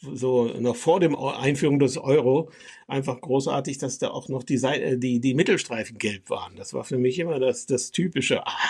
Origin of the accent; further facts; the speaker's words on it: Hannover, Lower Saxony, Germany; als Norddeutscher, der ja in Hannover geboren ist und beim NDR in Hamburg seine ersten Gehversuche gemacht hat